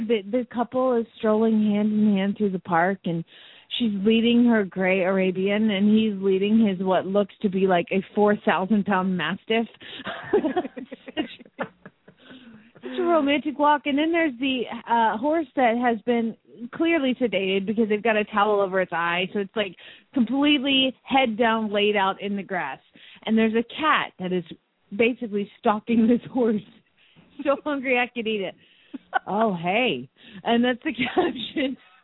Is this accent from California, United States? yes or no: no; Phoenix, Arizona, United States; from Phoenix, Arizona